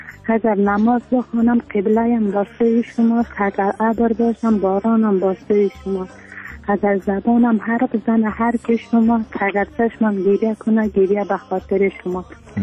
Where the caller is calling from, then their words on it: Pashtun Kot, Faryab, Afghanistan; از ولایت فاریاب ولسوالی پشتوانه